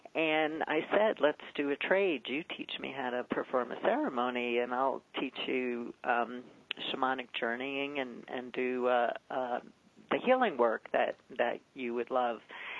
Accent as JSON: {"language": "English", "town": "Brooklyn", "region": "New York", "country": "United States", "tie": "born or raised there", "said": "And I grew up in Brooklyn, where it looked like everybody was suffering, which they were."}